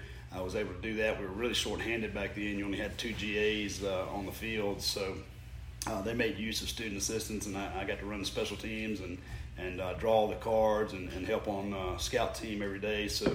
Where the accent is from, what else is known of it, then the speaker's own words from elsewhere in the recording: Alabama, United States; I'm from Alabama originally, central Alabama, just about 45 minutes north of Montgomery, sort of sandwiched between Montgomery and Auburn.